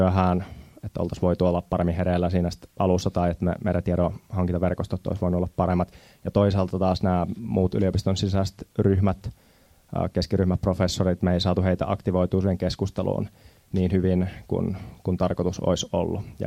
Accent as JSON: {"language": "Finnish", "town": "Jyväskylä", "region": "Central Finland", "country": "Finland", "tie": "born or raised there", "also_born_or_lived": "Kitee", "lives_now": "Turku, Finland", "said": "Mä olen itse tosiaan syntynyt täällä Jyväskylässä, asunut lapsuuteni täällä, mutta mä oon Kiteeltä kotoisin sillä, että mä oon muuttanut sieltä sitten Turkuun"}